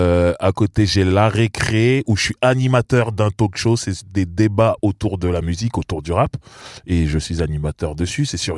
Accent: Sarcelles, Île-de-France, France; Parce qu'on est de la même ville. C'est pas vrai. Eh oui. On est de Sarcelles.

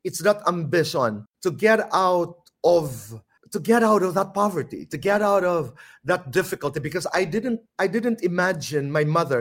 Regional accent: Eastern Visayas, Philippines; first language Waray; Waray because I come from Samar and we speak Waray.

